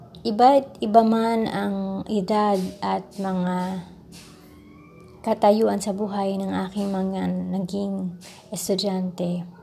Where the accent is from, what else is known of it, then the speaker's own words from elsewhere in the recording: Olongapo, Central Luzon, Philippines; born there; now in Taytay, Philippines; Ako ay ipinanganak sa Olongapo City. At ngayon ay naninirahan sa Taytay Rizal. Ako ay 16 na taon